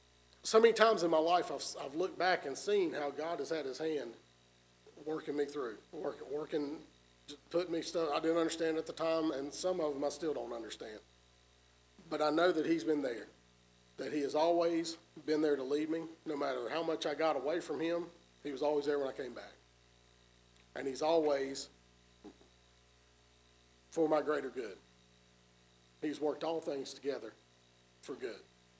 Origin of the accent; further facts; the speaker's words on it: North Carolina, United States; I grew up over in Forsyth County in Louisville.